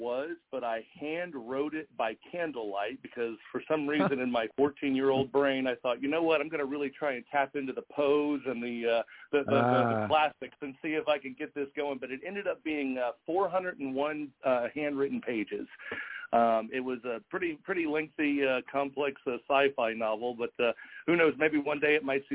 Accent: Ohio, United States; I'm originally a Buckeye. I'm originally from Ohio, and I grew up on 5 acres out in the country.

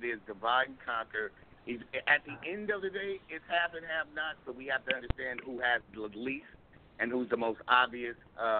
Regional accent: United States; Fuck it. I'm American, bro. What the fuck? I was born here.

